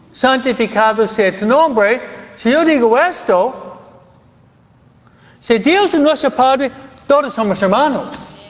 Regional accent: Detroit, Michigan, United States; born there; yo nací en Michigan. Muy diferente. A veces San Pedro Caro, yo nací en Detroit.

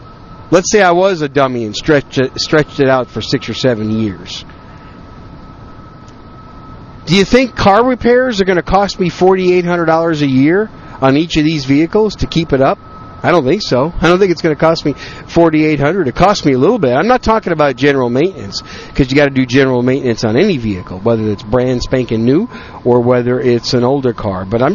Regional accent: Wisconsin, United States; I'm from the Green Bay area, a little town just outside of Green Bay, about 15 minutes away.

